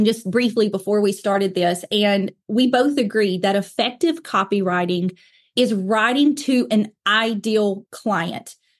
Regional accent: the South, United States; accent: southern; And I should say, if my accent does not give it away, I am based in Alabama, the southeast of the United States. Most people guess that I'm from the South pretty quickly.

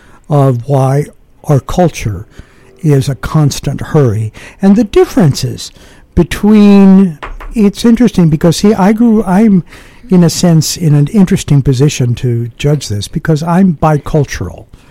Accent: Cuba; when I was growing up in Cuba, I was taught the exact opposite.

